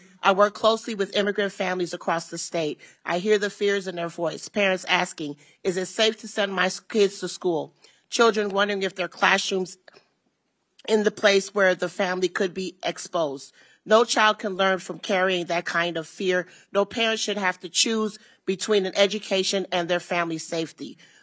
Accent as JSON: {"language": "English", "country": "Antigua & Barbuda", "moved": "yes", "lives_now": "United States", "said": "I am an immigrant from Antigua, and I'm here today because I had a right to a public education."}